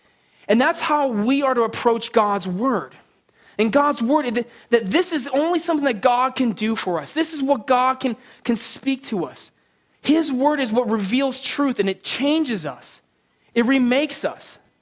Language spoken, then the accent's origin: English; San Diego, California, United States; I grew up in San Diego, and I asked that question, it'd be like four of us, you know.